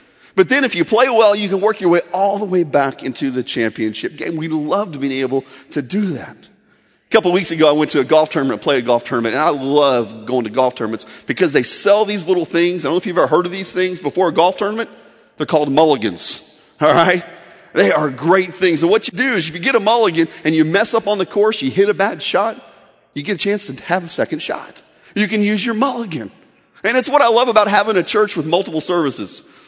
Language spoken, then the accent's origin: English; Indiana, United States; Now, growing up in Indiana, I played a lot of basketball growing up.